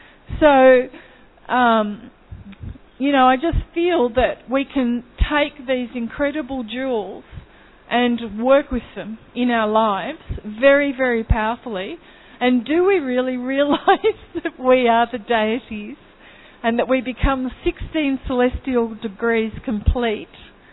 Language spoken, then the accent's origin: English; Australia; I'm from Australia